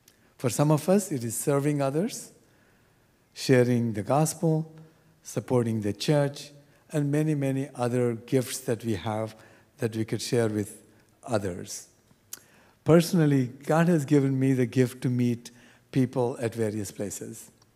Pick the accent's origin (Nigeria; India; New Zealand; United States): India; since I come from India where the people will have long names.